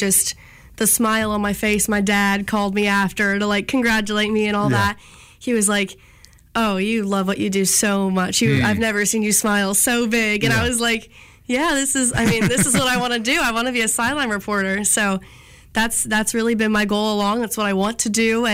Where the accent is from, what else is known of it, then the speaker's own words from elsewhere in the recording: Raleigh, North Carolina, United States; I am from Raleigh, North Carolina.